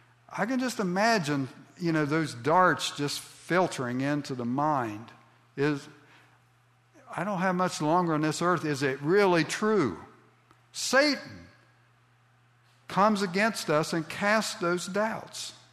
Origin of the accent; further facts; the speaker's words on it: Ohio, United States; Now, where I grew up in Southeast Ohio, just country churches, preachers had very little education.